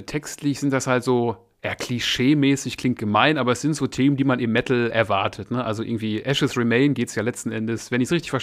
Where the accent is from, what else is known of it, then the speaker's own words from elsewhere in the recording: Essen, North Rhine-Westphalia, Germany; now in Moers, Germany; Aber ich bin kein Urmörser, ich komme ursprünglich aus Essen, das ist der Niederrhein.